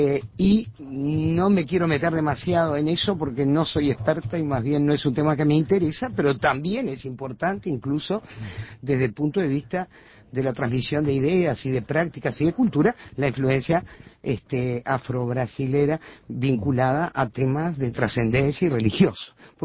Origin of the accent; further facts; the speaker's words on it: Montevideo, Uruguay; Yo lo que creo es que estamos casi todos hablando como montevideanos, que creo que somos